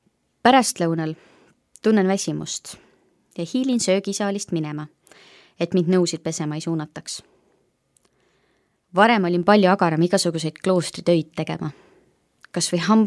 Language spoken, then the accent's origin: Estonian; Tallinn, Harju County, Estonia; Kuuldes, et olen Tallinnast